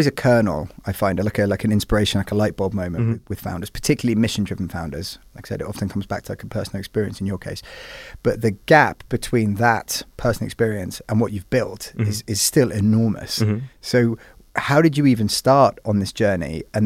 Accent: Oxford, South East England, United Kingdom; We should catch up because I grew up in Oxford

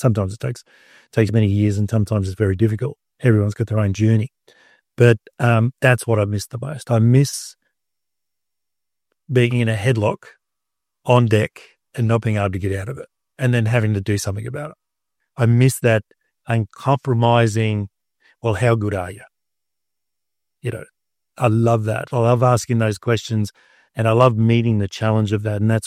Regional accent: Australia; Yeah, it's my proudest moment as an Australian, easily.

